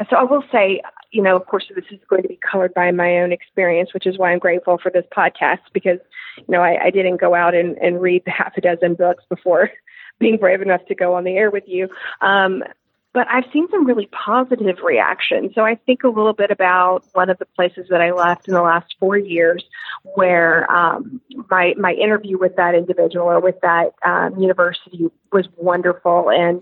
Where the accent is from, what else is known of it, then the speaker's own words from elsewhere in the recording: Mobile, Alabama, United States; now in New Orleans, United States; I'm born and raised in Alabama from Mobile, but we have a social calendar that is our Bible here in New Orleans